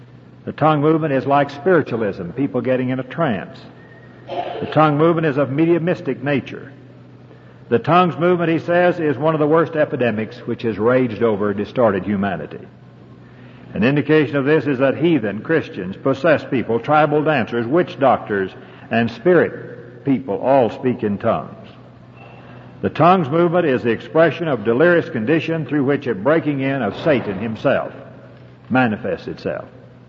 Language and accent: English; Springfield, Missouri, United States; I grew up in a town which is a tongue-speaking town. There are more people speak tongues in my hometown than any city, I suppose, of its size in the United States, Springfield, Missouri.